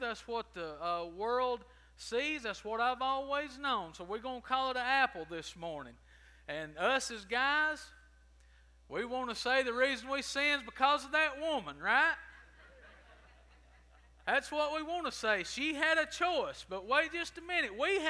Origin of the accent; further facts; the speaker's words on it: Pine Log, Georgia, United States; As Jim said, I grew up in Pine Log, just no country boy. We didn't have a high school, so wound up coming to Adairsville.